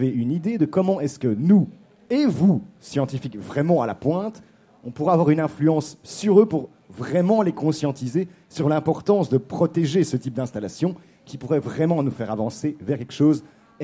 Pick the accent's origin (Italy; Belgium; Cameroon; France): Belgium; Je sais de quoi je parle, je viens de Belgique.